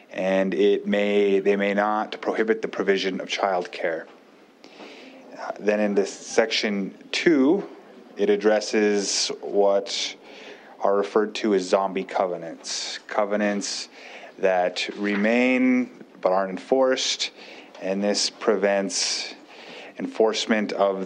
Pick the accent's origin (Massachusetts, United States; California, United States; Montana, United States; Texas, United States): Montana, United States; Miles City; I represent Senate District 19, which includes my hometown of Miles City.